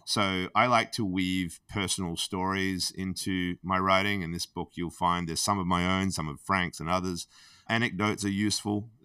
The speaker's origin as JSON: {"language": "English", "country": "Australia", "said": "that's 25 cents Australian, as you can gather. I'm an Aussie."}